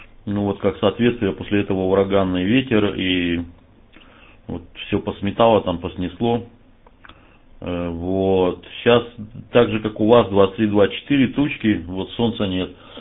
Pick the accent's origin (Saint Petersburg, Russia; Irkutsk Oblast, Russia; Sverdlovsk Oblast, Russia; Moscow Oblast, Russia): Irkutsk Oblast, Russia; Angarsk; moved away as an adult; now in Moscow, Russia; Я же там родился, я в Ангарске родился. Рядом с Иркутском, там городок такой, Ангарск есть. Вот. Там родился, я там 32 года прожил. Потом только в Москву уехал. Сейчас вот уже почти 20 лет в Москве живу.